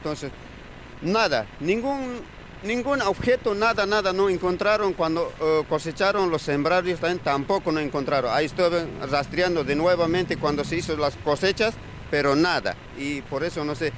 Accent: Bolivia; now in Villa María, Argentina; Mi hijo nació aquí en Villa María, es villamarense mi hijo. Es argentino, nosotros somos bolivianos, pero nos hemos radicado

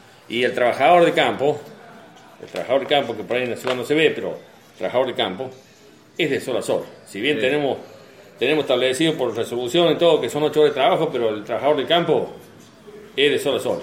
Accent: Etruria, Córdoba, Argentina; Yo soy de Etruria, mi zona, el subdelegado de La Laguna

